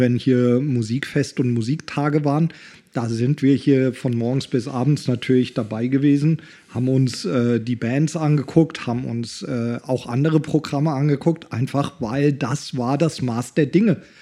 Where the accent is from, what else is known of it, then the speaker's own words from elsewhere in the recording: Königstetten, Lower Austria, Austria; Also ich bin ja in Königstetten aufgewachsen, ja, also auf der ganz voll